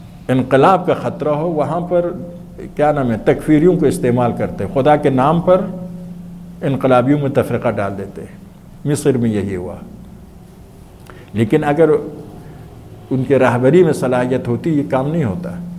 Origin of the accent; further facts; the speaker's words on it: Najaf, Najaf Governorate, Iraq; وہاں پر ایران عراق میں نہیں تھا، میں تو نجف میں میرا بچپن لڑکپن گزرا ہے.